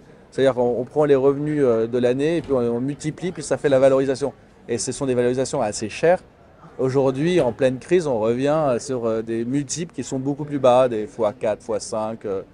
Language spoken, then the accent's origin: French; France; la France, qui est un pays que je connais bien puisque je suis français